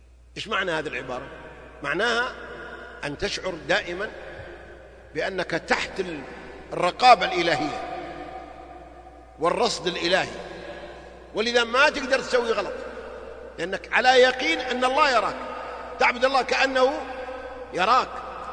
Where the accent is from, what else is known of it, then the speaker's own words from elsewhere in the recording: Saudi Arabia; سواء نحن مواطنين سعوديين أو غيرنا